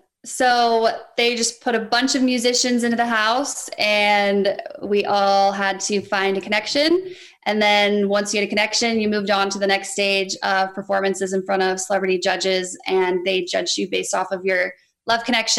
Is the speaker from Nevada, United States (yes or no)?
yes; Reno, Nevada, United States; I'm from Reno, Nevada.